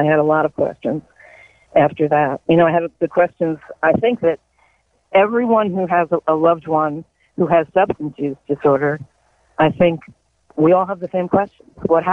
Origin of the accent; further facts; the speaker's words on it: Elizabeth, New Jersey, United States; born there; This all happened before I was born in 1952 in Elizabeth, New Jersey.